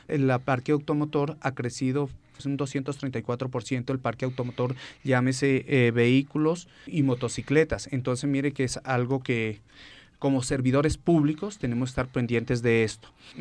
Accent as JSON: {"language": "Spanish", "town": "Pasto", "region": "Nariño", "country": "Colombia", "said": "nuestros coterráneos, nuestros pastuzos, sino gente de fuera de la región"}